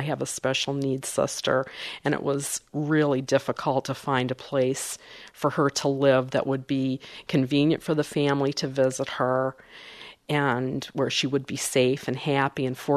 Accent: Dearborn, Michigan, United States; When I was growing up in Dearborn, Blazo's, and I think I mentioned Blazo's, it was a drive-in restaurant.

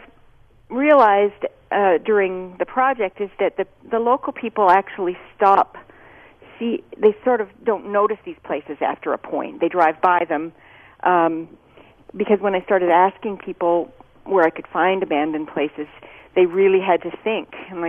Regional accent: Omaha, Nebraska, United States; Although I grew up in Omaha, I spent a lot of time on the farms of my aunts and uncles.

